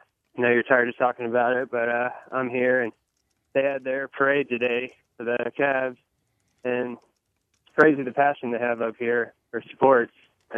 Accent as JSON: {"language": "English", "town": "Houston", "region": "Texas", "country": "United States", "said": "I'm from Houston, so I'm just curious, what are the odds you think there'd be a million people show up if it was in Houston?"}